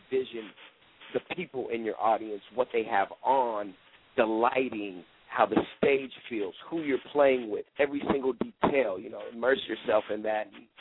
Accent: Kenya; born and raised in Kenya

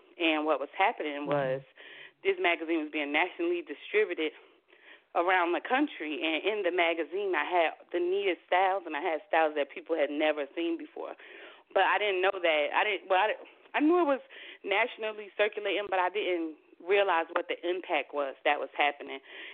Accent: Newark, New Jersey, United States; So, you know, I'm just coming from Newark. I've never been out of Newark, and I'm like, oh, my God.

